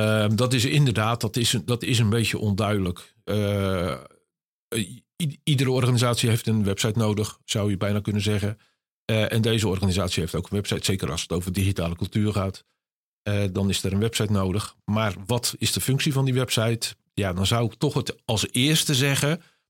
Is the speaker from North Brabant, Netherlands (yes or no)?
no; Sluis, Zeeland, Netherlands; born there; Nou, gelukkig ben ik niet echt een Rotterdammer. Ben ik in Sluis geboren.